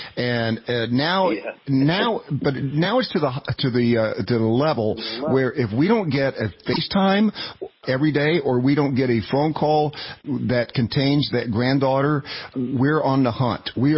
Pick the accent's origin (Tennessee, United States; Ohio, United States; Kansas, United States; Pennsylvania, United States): Tennessee, United States; Knoxville; She's actually from my hometown of Knoxville, Tennessee